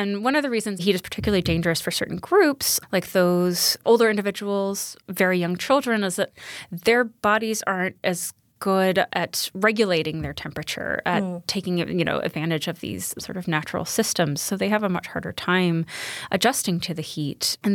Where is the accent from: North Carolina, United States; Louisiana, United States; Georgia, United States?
Georgia, United States; Atlanta; now in New York, United States; I grew up in Atlanta and moved to New York 15 or so years ago. And summers now feel more like the summers I remember in Atlanta growing up